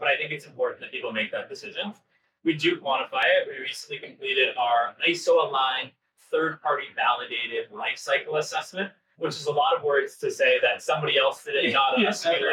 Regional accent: Portland, Maine, United States; I grew up in Portland, Maine, as you talked about.

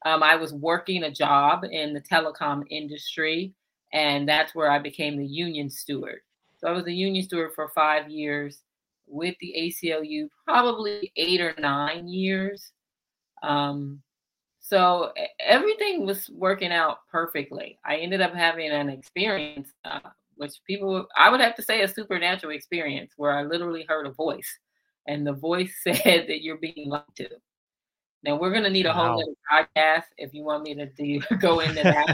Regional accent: Kansas, United States; So I really got enmeshed in a lot of ideas that I was not familiar with growing up in Kansas.

